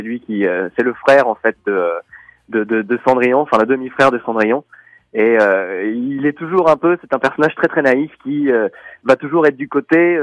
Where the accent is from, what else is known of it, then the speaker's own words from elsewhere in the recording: Brussels, Brussels-Capital Region, Belgium; Moi je suis de Bruxelles